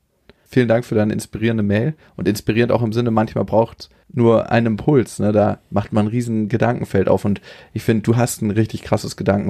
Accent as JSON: {"language": "German", "country": "Germany", "accent": "German", "said": "Ich habe ja auch so einen richtig krassen German Accent, wenn ich spreche."}